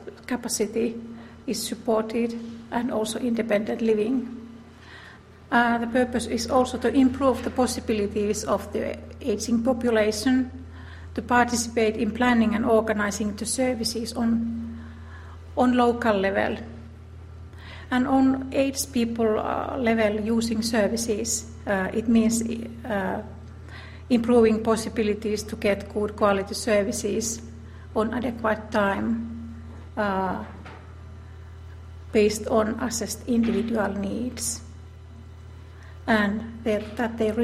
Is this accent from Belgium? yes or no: no; Finland; English is a second language; I come from Finland, from National Institute for Health and Welfare